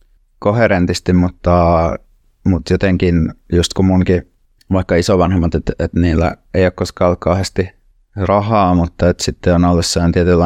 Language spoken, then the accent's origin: Finnish; Turku, Southwest Finland, Finland; moved away; Mä oon täältä kotoisin ja mä oon muuttanut pois täältä reilu 10 vuotta sitten